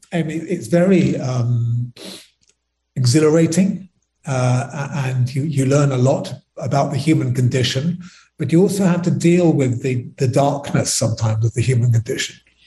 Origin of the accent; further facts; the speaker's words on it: United Kingdom; I was brought up in Britain. I've got very British attitudes